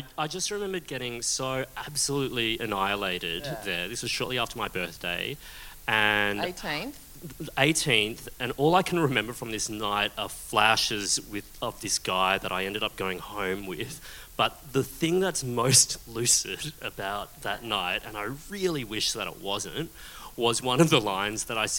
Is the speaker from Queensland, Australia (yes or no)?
yes; Queensland, Australia; So I was brought up in Queensland